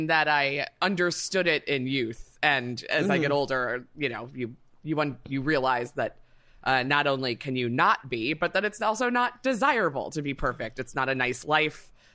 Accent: New York City, New York, United States; as a New Yorker who has to walk through those construction hallways all the time

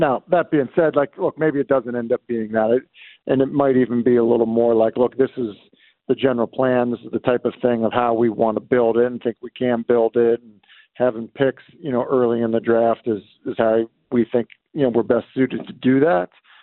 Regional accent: Everett, Massachusetts, United States; like there's a few, like, you know, former Patriot players that live in my hometown. But, like, Everett.

